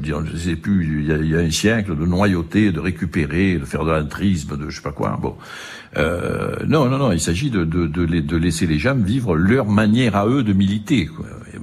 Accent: France; je ne me sens pas pour autant accusé en tant que Français.

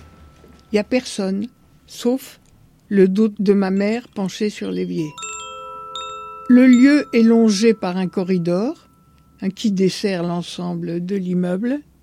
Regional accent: Argenteuil, Île-de-France, France; Je suis née en France, dans la banlieue parisienne, de parents émigrés juifs et arrivée au début des années 30.

